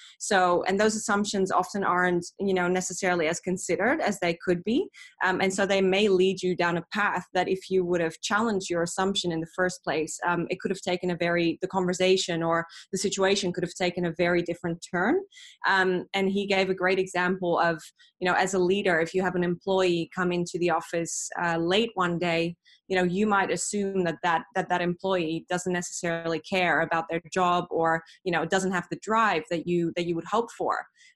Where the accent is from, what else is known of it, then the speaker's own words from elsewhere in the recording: Amsterdam, North Holland, Netherlands; English is a second language; moved away as an adult; also born or lived in Australia; now in New York City, United States; originally I'm from Amsterdam. I'm now based in New York. And it's been home for me since past April when I moved here. My accent, as you can hear, is kind of a little bit of a mongrel of different things. And so I lived in Australia